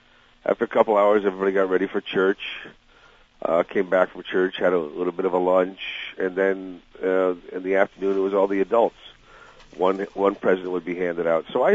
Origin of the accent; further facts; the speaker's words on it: New England, United States; Oh, well, it was winters. I grew up in New England, and I remember...